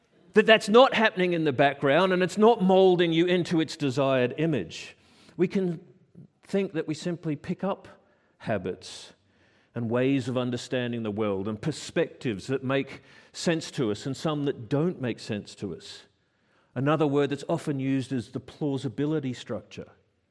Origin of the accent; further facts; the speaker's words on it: Australia; also born or lived in South Africa; now in United Kingdom; As an Australian man who has lived in Oz for a lot of my life, lived in South Africa for some of my life, and now lived in the UK for a lot of my life